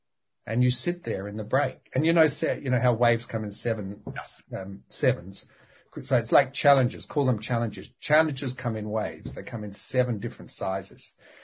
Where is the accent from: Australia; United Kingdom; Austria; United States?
Australia; being Australian, I was fortunate enough to grow up near beaches